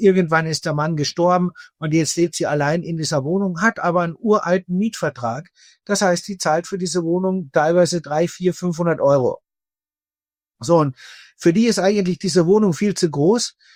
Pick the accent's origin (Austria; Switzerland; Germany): Austria; born there; Ich bin ja gebürtiger Österreicher